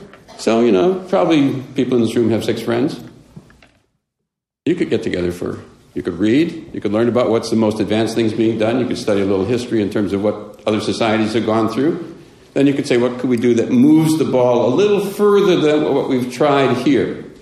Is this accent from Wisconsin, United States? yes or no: yes; Racine, Wisconsin, United States; I'm from Racine, Wisconsin. Those are my people. I mean, folks that I grew up with and went to high school with.